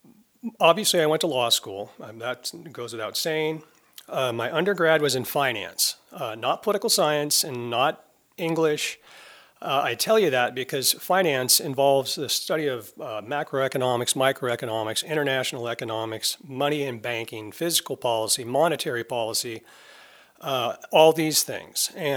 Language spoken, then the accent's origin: English; Sandpoint, Idaho, United States; I was born in Sandpoint in 1969. My wife was born here the same year. My mother was born here, and my father moved here in 1949.